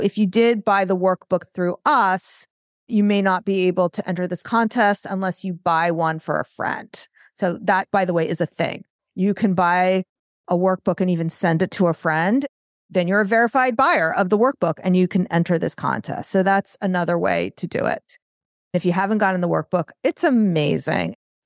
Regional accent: New York, United States; accent: New York; if you don't like my New York accent.

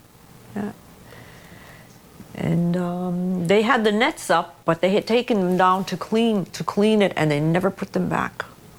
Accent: Kahnawake, Quebec, Canada; I say, oh, well, we're Indians. We're from Ganawaga, and this is how we wash our clothes over there

